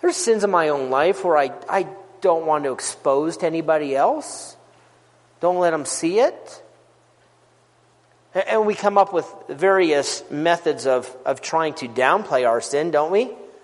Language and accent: English; Jackson, Wyoming, United States; I grew up in Jackson. And so living in Jackson, you do the same thing that you do in Star Valley, that you have to go over to Idaho Falls to always get all your groceries and stuff like that.